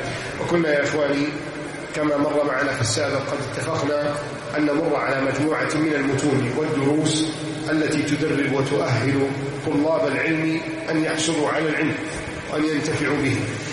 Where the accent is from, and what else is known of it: Egypt